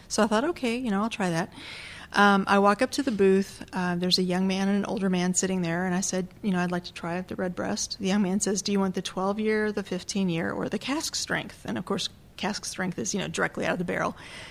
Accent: Kentucky, United States; well, if it makes a difference, I'm from Kentucky, and I like a high-proof bourbon.

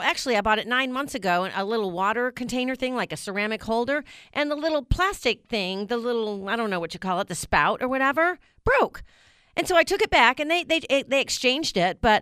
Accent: New York, United States; accent: New York; that's when I first moved from New York, and so my accent was a lot stronger.

